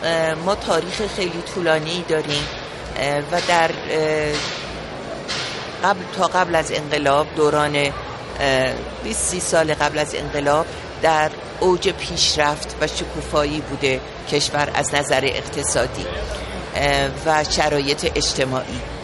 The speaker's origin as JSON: {"language": "Persian", "country": "Iran", "moved": "as an adult", "said": "من خیلی وقت نیست که از ایران خارج شدم. من شاید 5-6 ساله که اومدم بیرون، اونم به دلیل کتاب هام، ولی همیشه احساسم اینه که من ایرانی هستم."}